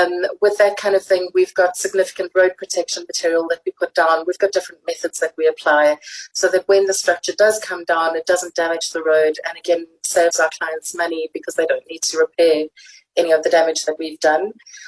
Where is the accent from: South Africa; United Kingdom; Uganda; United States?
South Africa; we've got a lot to be proud of as South African citizens.